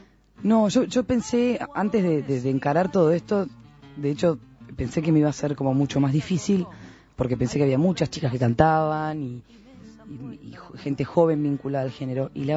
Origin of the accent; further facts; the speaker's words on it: Uruguay; Yo soy uruguaya, entonces no la canto.